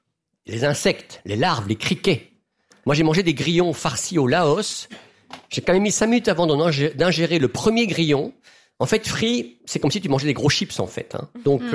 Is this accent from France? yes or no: no; Belgium; Chez nous, en Belgique, le Covid a poussé les gens à acheter au circuit court.